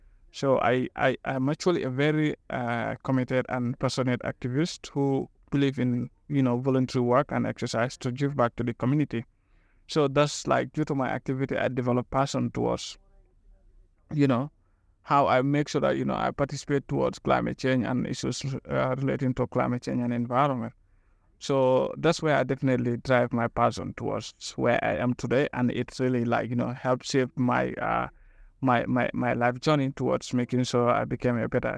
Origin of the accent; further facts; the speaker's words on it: Gambia; now in Netherlands; from the Gambia. Yeah, but I'm currently living in the Netherlands.